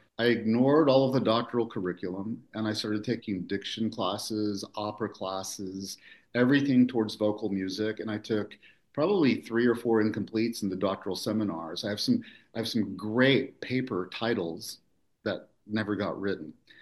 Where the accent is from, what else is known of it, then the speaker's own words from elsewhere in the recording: Oklahoma, United States; moved away as an adult; now in Rochester, United States; I could still be in Oklahoma, in my hometown, playing music, and that would have been enough for me.